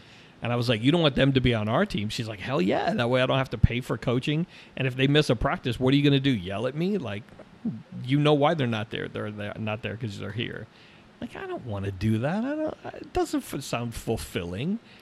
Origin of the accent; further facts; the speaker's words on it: Miami, Florida, United States; We grew up in Miami.